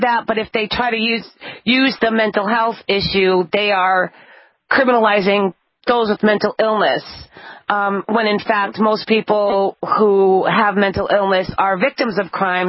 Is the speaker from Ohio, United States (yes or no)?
no; New Hampshire, United States; Actually, they're doing that in my home state of New Hampshire as well.